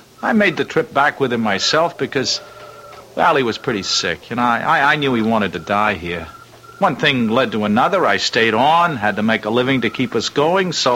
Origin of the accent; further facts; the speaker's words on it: United States; now in Italy; I am American. Born and bred there. It's my country.